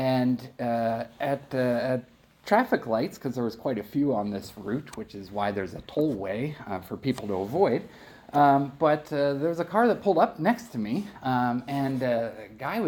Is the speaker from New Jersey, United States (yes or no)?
yes; New Jersey, United States; I never understood growing up in South Jersey what it was like in those whiteout snowstorms.